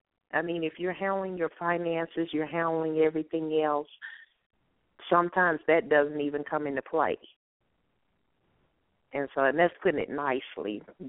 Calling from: Atlanta, Georgia, United States; I'm calling from Atlanta.

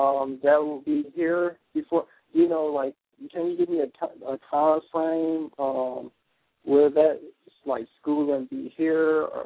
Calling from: Detroit, Michigan, United States; Detroit, Michigan.

